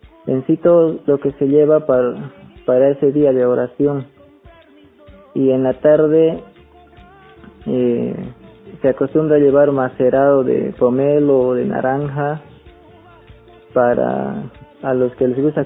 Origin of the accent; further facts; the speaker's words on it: Beni, Bolivia; Estoy estudiando aquí en la Fundación Colonia Piraí. Yo vengo del departamento del Beni, de la provincia General José Valdivia.